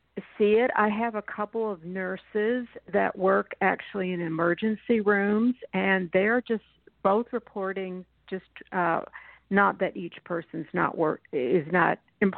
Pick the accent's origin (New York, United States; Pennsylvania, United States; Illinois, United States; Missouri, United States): Pennsylvania, United States; Philadelphia; I am from Pennsylvania, a suburb of Philly.